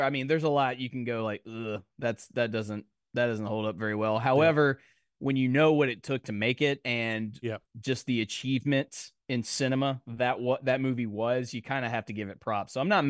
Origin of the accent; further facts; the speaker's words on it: Nashville, Tennessee, United States; Because I'm from Nashville. I am not a tourist.